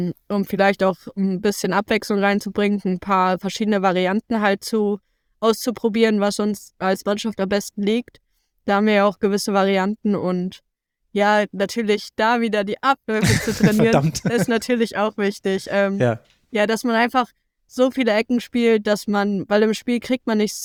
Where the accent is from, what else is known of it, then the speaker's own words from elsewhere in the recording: Bremen, Germany; Ja, hier ist meine Heimat. Ich fühle mich hier extrem wohl.